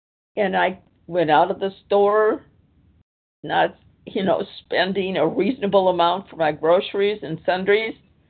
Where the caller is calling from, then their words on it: Washington, United States; I'm calling from Washington State on the Pacific time zone.